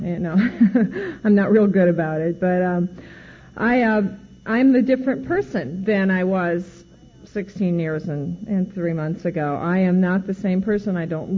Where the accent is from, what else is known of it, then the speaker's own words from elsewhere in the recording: Iowa, United States; I grew up in Iowa, and that was my very first resentment in my life.